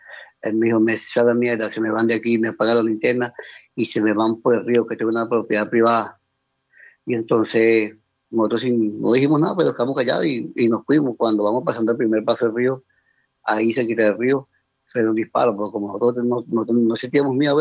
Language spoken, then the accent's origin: Spanish; Venezuela; now in Colombia; cuando vivíamos en Cúcuta, ahí sí estaba estudiando en una fundación, porque por la edad, porque nosotros somos venezolanos.